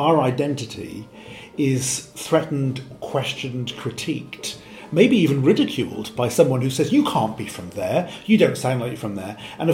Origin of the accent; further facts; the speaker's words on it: Wales, United Kingdom; I'm from Wales, and I suppose there's an analogy of sorts there about being a Welsh person but within the United Kingdom